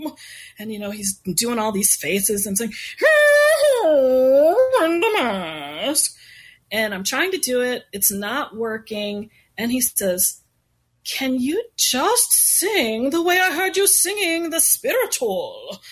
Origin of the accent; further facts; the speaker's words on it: the South, United States; So I grew up in the South and started singing in a small Black Baptist church.